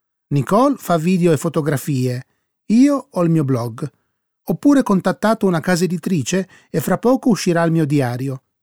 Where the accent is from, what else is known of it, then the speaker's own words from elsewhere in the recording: Prague, Czechia; Italian is a second language; Sono di Praga, quindi sono partito da lì.